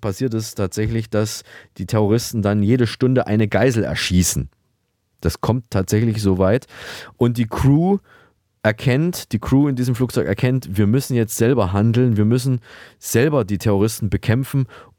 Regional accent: Thuringia, Germany; aus Thüringen, die Neues aus der Provinz berichtet, aus meiner alten Heimat.

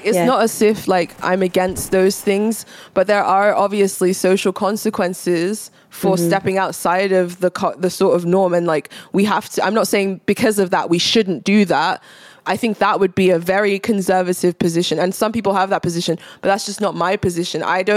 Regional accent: Nigeria; Even in like Nigeria, in like modern day Nigeria, I'm Nigerian

